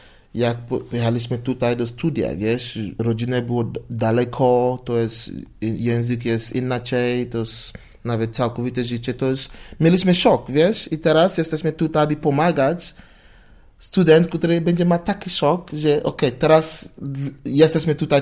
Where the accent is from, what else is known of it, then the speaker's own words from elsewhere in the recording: Nigeria; Polish is a second language; now in Poland; Na przykład u nas w Nigerii nie świętujemy Wigilię?